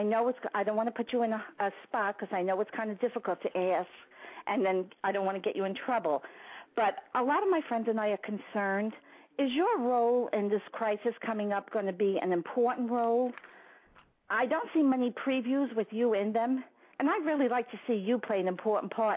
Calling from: Indiana, United States; I'm calling from Indiana.

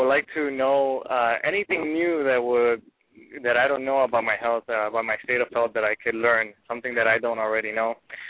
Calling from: Miami, Florida, United States; I'm calling from Miami, and I'm so happy you got my call.

